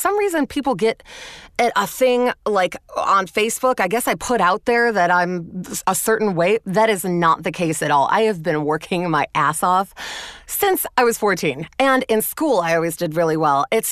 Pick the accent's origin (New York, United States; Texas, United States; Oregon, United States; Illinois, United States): Illinois, United States; Chicago; This is in my hometown.